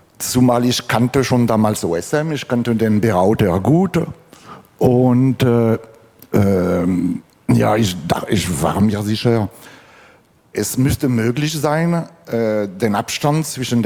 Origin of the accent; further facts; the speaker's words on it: France; Also ich bin Franzose, berentet, Radfahrer.